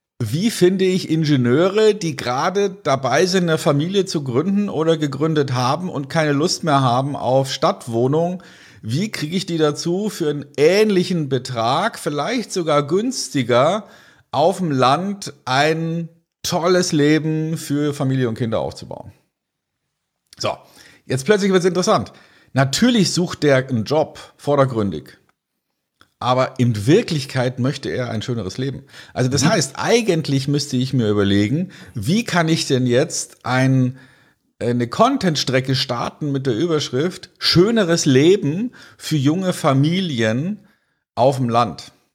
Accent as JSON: {"language": "German", "town": "Munich", "region": "Bavaria", "country": "Germany", "tie": "born or raised there", "said": "zu meiner Jugend, ich bin Baujahr 64, fuhr der Kartoffelmann durch die Straßen von Giersing in München, wo ich aufgewachsen bin"}